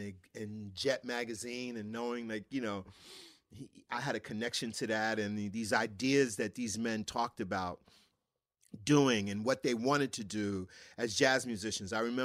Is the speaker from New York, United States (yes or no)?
yes; Brooklyn, New York, United States; in the basement of the brownstone I grew up in Bed-Stuy, Brooklyn, there were 5 to 6 of my dad's friends.